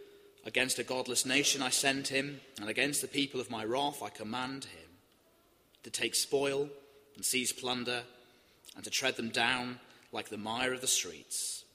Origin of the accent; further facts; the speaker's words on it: United Kingdom; We're British, aren't we?